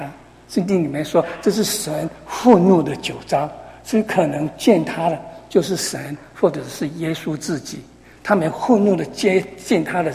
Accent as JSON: {"language": "Chinese", "country": "Taiwan", "tie": "born or raised there", "said": "我出生在台湾的农村，从小就看到农夫。"}